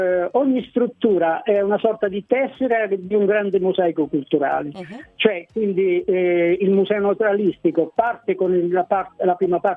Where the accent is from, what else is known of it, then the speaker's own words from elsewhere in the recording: Morano, Calabria, Italy; born there; io sono nato a Morano, mm-hmm, poi sono stato sempre, ho studiato fuori, ho lavorato fuori in tanti posti d'Italia